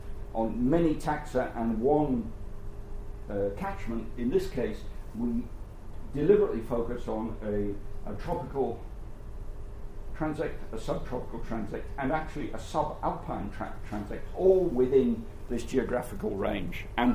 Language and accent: English; Yorkshire and the Humber, United Kingdom; now in Australia; which as a Yorkshireman I objected to, but there you go, I'm a Queenslander now.